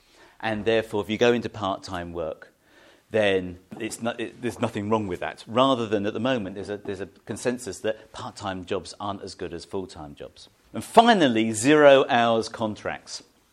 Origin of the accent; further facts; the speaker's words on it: South East England, United Kingdom; I was brought up in Kent, so lots of fruit picking in Kent.